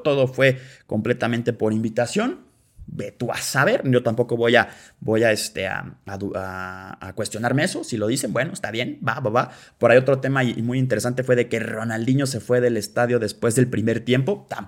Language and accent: Spanish; Mexico; tal vez uno como mexicano y malamente tal vez ya está acostumbrado